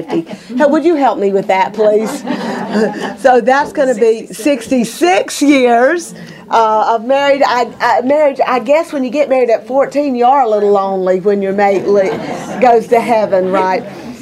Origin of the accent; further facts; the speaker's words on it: Alabama, United States; I was raised in Alabama and got married at 17.